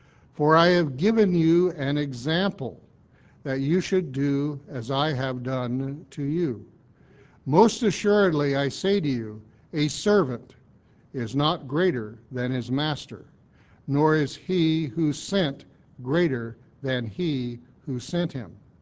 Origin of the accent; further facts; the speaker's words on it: Missouri, United States; You know, I'm from Missouri, you know what Missourians are, Mrs. Luker does, mules.